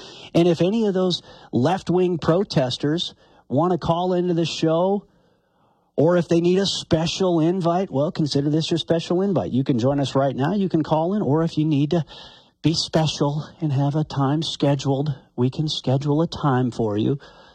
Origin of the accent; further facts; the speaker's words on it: Montana, United States; Maybe it's because I grew up in Northeast Montana